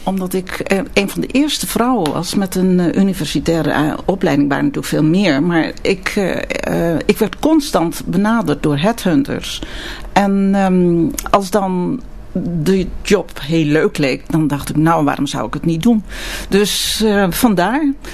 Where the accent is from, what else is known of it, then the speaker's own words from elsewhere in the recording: Koedijk, North Holland, Netherlands; born there; Ik ben geboren in Koedijk. Ja. Dat is boven Alkmaar in Noord-Holland. Uh-huh. Ik ben wat dat betreft een redelijke Noord-Hollandse. Hoewel mijn zusje West-Fries spreekt en ik niet. En ben uit Koedijk naar Alkmaar naar het Murmelius